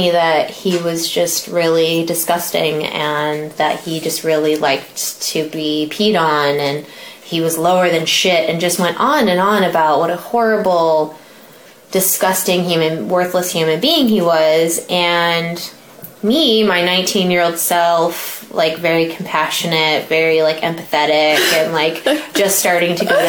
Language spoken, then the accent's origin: English; Midwest, United States; moved away as an adult; So I'm originally from the Midwest, and I moved to the Bay Area when I was 19.